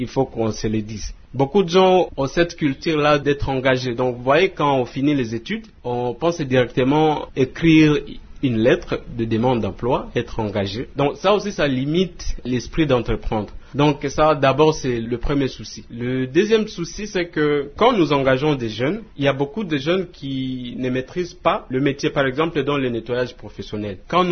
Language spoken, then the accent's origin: French; Isiro, Haut-Uélé, DR Congo; quand j'ai fini les études, je suis rentré à la maison, ici chez nous, à Issiro.